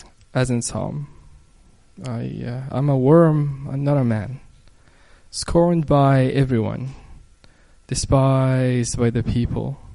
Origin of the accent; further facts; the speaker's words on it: Mecca, Makkah Province, Saudi Arabia; I grew up in Mecca, Saudi Arabia. It's the heart of Islam, the birthplace of Islam. My dad is an Islamic mufti.